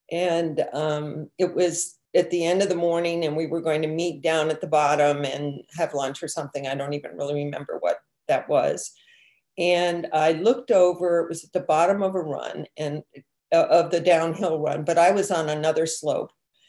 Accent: Washington, District of Columbia, United States; also born or lived in overseas; I grew up in Washington, D.C., and most of my life were overseas.

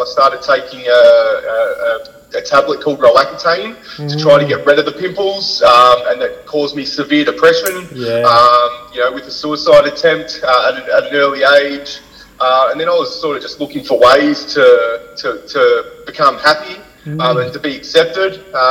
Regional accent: Bacchus Marsh, Victoria, Australia; also born or lived in Western Melbourne; I grew up in Bacchus Marsh, but spent a lot of time in Western Melbourne, it was absolutely everywhere.

